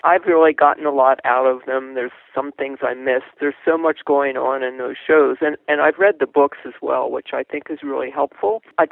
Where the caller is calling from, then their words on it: Colorado, United States; I'm calling from Northern Colorado.